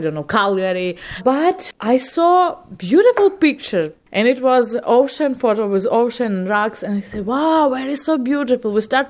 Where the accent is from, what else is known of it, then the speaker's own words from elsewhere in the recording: Ukraine; I'm from Ukraine. I came here with First Ukrainian Play.